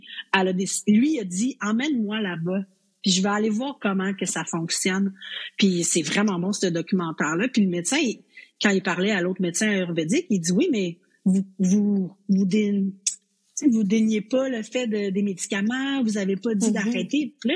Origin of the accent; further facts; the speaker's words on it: Saint-Jean-sur-Richelieu, Quebec, Canada; now in Joliette, Canada; je viens originalement de Saint-Jean-sur-Richelieu, puis je suis atterrie dans la région de Lanaudière-Joliette pour un concours de circonstances. Là, mon mari est militaire, puis on a déménagé ici.